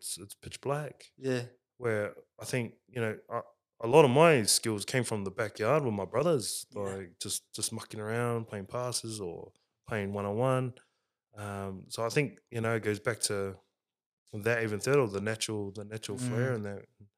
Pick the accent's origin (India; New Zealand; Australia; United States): New Zealand; But when I grew up in New Zealand, bro, we were outside until the sun went down.